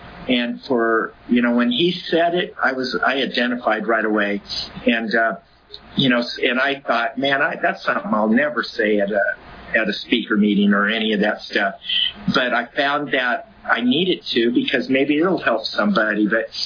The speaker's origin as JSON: {"language": "English", "town": "Visalia", "region": "California", "country": "United States", "tie": "born or raised there", "also_born_or_lived": "Hanford", "said": "I was born in Hanford, grew up over there. My mom and my dad had already separated and divorced before we moved to Visalia. So I was probably 5 or 6 years old when that happened."}